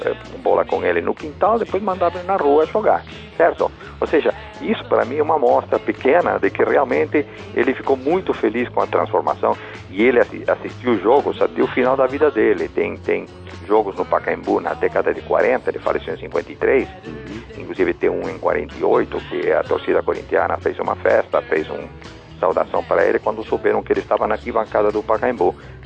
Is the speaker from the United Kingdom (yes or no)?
yes; England, United Kingdom; Portuguese is a second language; moved away as an adult; now in Brazil; Eu sou inglês, eu moro 40 anos no Brasil, tenho filhos e netos brasileiros.